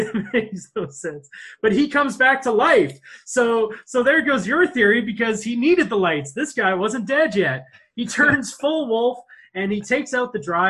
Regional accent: Canada; Okay, we're Canadian, you're American.

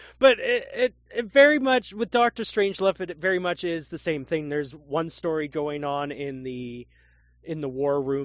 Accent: Canada; That disappoints me as a Canadian

